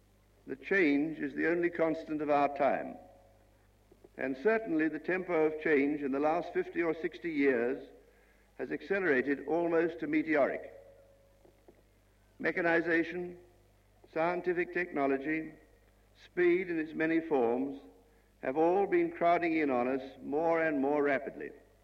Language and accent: English; New Zealand; born there; I am a New Zealander born.